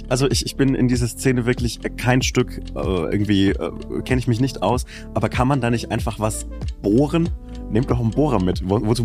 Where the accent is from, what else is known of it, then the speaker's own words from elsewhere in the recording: Bavaria, Germany; Zwischen Bamberg und Nürnberg in der fränkischen Schweiz.